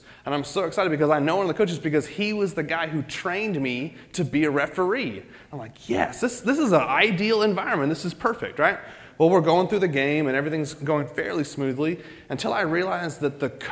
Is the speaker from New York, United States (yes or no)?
no; Broken Arrow, Oklahoma, United States; So I grew up in Broken Arrow, Oklahoma, and we have a huge soccer complex on the outside of town.